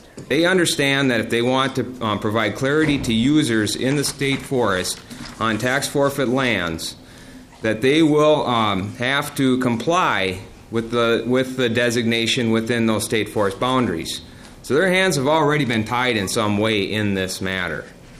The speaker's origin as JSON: {"language": "English", "region": "Minnesota", "country": "United States", "said": "I'm from Clearwater County. I'm the land commissioner there, the headwaters of the Mississippi River."}